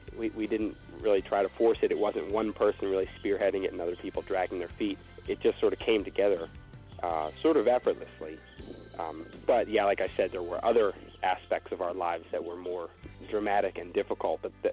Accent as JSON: {"language": "English", "town": "Philadelphia", "region": "Pennsylvania", "country": "United States", "said": "He's from New Jersey and we're from Philadelphia, so we're sort of neighbors"}